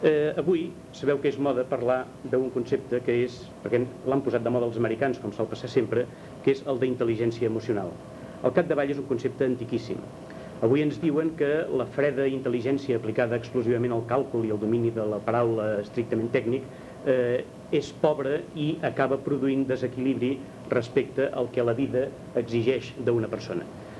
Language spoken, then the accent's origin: Catalan; Ripoll, Catalonia, Spain; que vivia a Ripoll, d'on jo sóc